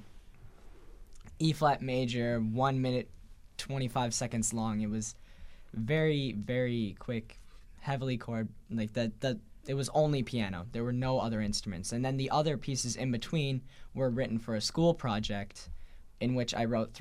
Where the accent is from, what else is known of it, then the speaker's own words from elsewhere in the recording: Crystal Lake, Illinois, United States; I'm from Crystal Lake, Illinois, which is a northwest suburb of Chicago.